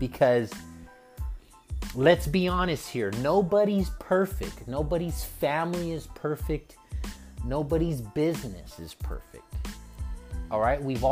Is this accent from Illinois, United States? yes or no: no; Los Angeles, California, United States; I'm from California, born and raised in East Los Angeles.